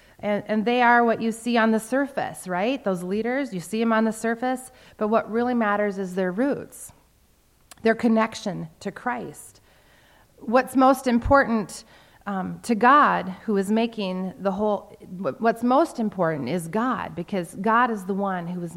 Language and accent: English; South Dakota, United States; for this Dutch girl who was born and raised in South Dakota to be among other pastors from different ethnic and cultural backgrounds.